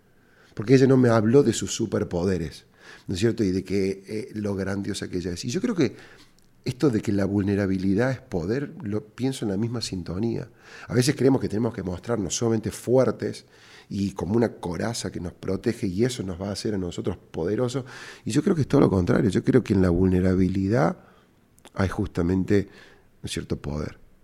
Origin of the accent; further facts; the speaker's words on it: Córdoba, Argentina; cordobés y emprendedor.